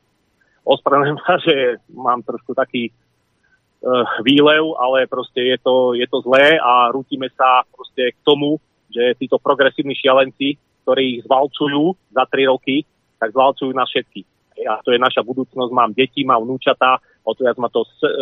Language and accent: Slovak; Žilina Region, Slovakia; Takže sme z Turca a x ľudí, ktorí ich volili, povedali nikdy viac